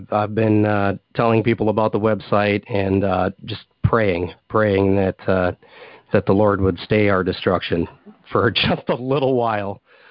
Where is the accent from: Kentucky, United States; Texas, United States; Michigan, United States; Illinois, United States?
Michigan, United States; Yeah, you know, I forgot to mention I'm from Michigan